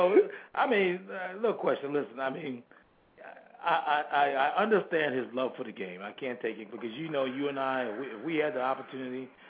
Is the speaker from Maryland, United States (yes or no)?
yes; Maryland, United States; with their pick from my hometown favorite, Darius Heyward from Maryland, going to Oakland.